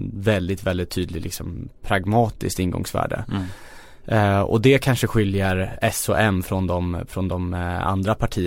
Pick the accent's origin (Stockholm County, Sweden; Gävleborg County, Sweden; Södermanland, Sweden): Stockholm County, Sweden; Kista; born or raised there; also born or lived in Husby